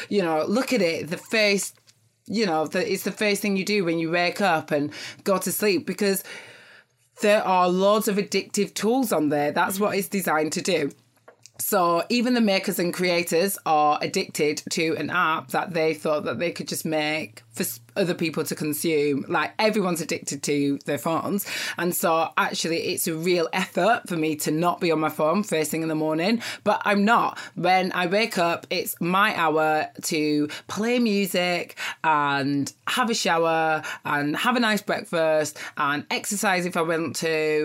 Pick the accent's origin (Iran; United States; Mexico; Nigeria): Nigeria; you know, I'm Nigerian